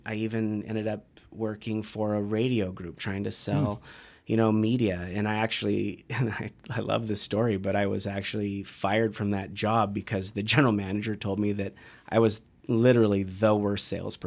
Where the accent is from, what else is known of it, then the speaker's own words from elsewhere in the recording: Bend, Oregon, United States; I grew up skiing in Bend